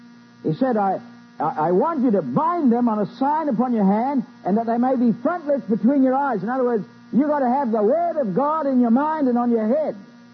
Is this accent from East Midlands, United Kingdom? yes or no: no; Scotland, United Kingdom; Now, I'm Scottish, man.